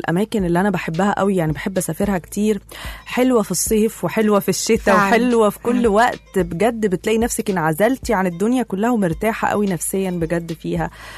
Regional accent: Egypt; كمجتمع مصري، من الثقافة بتاعتنا قريبة من الروح بتاعت اليونانيين، هتلاقيها قريبة جدا مننا. فكتير جدا مننا كمصريين لما بنحب نسافر بنحب نروح اليونان

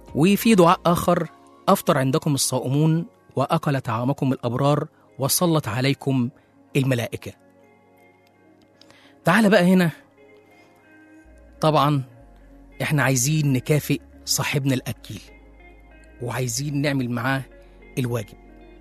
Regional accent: Egypt; وإحنا كشعب مصري بنحب الأمثال وبنستخدمها كتير جدا في حياتنا.

